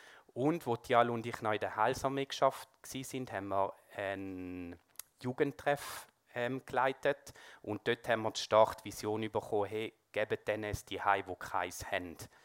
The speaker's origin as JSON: {"language": "German", "region": "Schaffhausen", "country": "Switzerland", "tie": "born or raised there", "said": "Ich bin 39 jetzt. Ich bin im Kanton Schaffhausen geboren."}